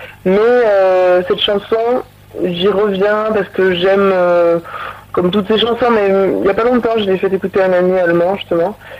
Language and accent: French; Toulouse, Occitanie, France; après à Toulouse sans doute, ma ville natale, je pourrais aussi en faire un tour.